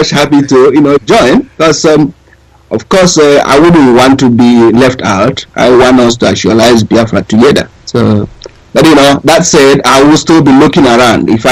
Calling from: New Zealand; I'm calling you from New Zealand.

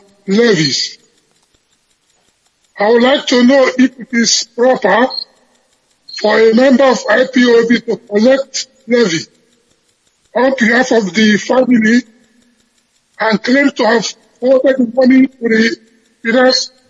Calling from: Moscow, Russia; I'm calling from Moscow.

